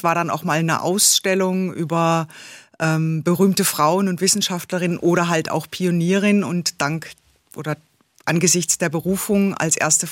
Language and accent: German; Baden-Württemberg, Germany; accent: Baden dialect; Ich bin geborene Badnerin und man hört es mir